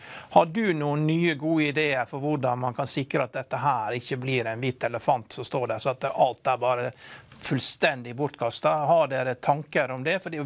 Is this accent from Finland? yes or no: no; Western Norway, Norway; Jeg er fra Vestlandet som hører, og hver gang jeg snakker med folk fra Vestlandet